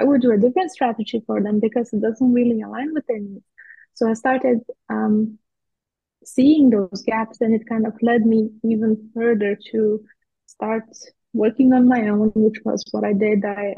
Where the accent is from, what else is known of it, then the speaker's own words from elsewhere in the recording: Lithuania; English is a second language; I'm originally from Lithuania, and in Lithuania we have quite difficult last names.